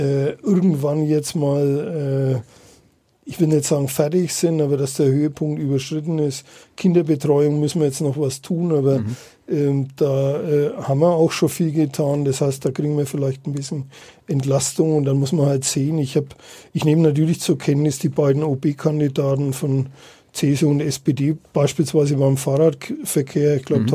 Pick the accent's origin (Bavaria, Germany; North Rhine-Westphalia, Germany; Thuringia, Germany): Bavaria, Germany; Nuremberg; ich bin ja auch gebürtiger Nürnberger, bin Nürnberger Bürger